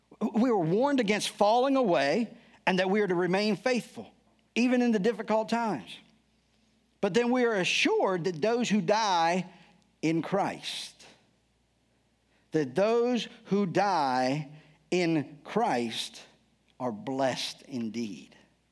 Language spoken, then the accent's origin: English; Eastern Shore, United States; And I'm born and raised on the Eastern Shore